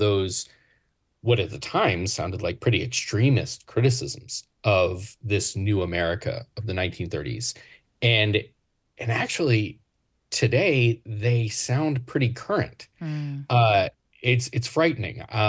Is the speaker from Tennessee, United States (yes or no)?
yes; Tennessee, United States; You know, I grew up in Tennessee, and my family goes way back in Appalachia and rural parts of the country.